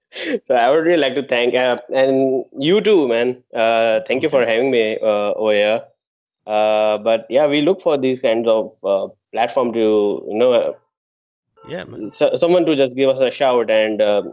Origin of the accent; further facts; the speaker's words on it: India; as an Indian, we don't get, we don't get the platform that other fans or, fans from UK or Australia or US get.